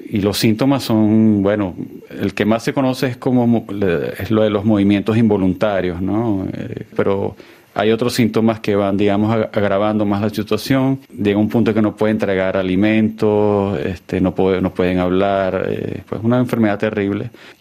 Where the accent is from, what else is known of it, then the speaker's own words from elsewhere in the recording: Venezuela; Por registrar lo que sucede en mi país, pues. Y ya después, bueno, colaborando con algunos medios internacionales. Pues sí, la importancia que tiene fotográficamente es, bueno, es registrar el duro momento que vive Venezuela actualmente.